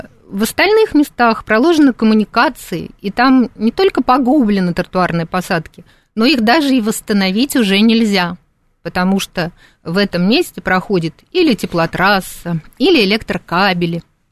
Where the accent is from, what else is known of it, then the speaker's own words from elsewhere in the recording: Moscow, Russia; А я, как коренная москвичка